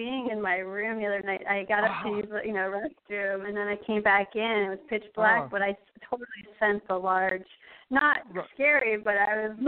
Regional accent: Springfield, Massachusetts, United States; Hi, Mike. … Yes, I'm from Springfield, Massachusetts.

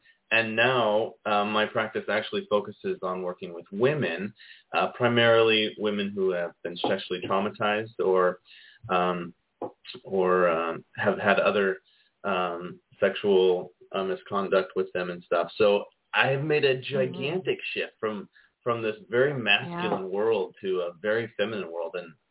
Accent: California, United States; I grew up in California and was actually in a completely different field.

